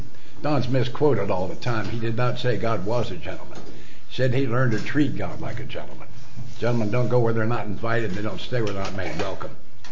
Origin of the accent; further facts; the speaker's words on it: Atlanta, Georgia, United States; born there; I know I'm in Georgia and I was born in Atlanta.